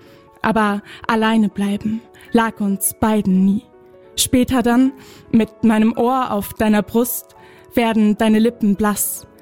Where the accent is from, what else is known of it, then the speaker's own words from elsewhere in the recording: Cologne, North Rhine-Westphalia, Germany; Also ich bin Kölnerin